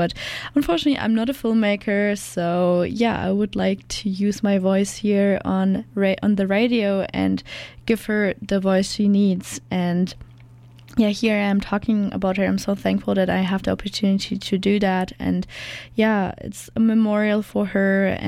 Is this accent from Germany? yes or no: yes; Germany; now in Canada; So if you don't know me, I'm from Germany, and I came here in November, and I think 5 days before I left Germany behind